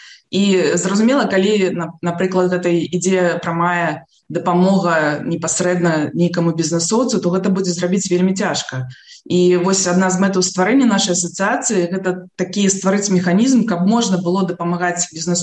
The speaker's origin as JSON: {"language": "Belarusian", "town": "Minsk", "region": "Minsk Region", "country": "Belarus", "tie": "born or raised there", "lives_now": "abroad", "said": "я нарадзілася і вырасла ў Мінску, навучалася ў французскай гімназіі, потым скончыла беларускі эканамічны універсітэт."}